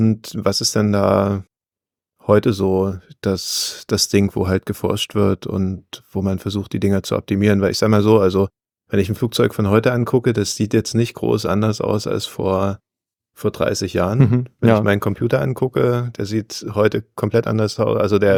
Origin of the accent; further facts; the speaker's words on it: East Germany, Germany; ich bin ja im Osten groß geworden, war bei der NVA hier